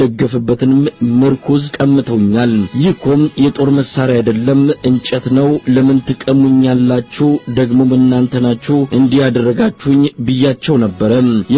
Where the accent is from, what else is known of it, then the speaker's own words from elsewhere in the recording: Amhara, Ethiopia; የሰሜን ጎንደር ተወላጅ ነኝ።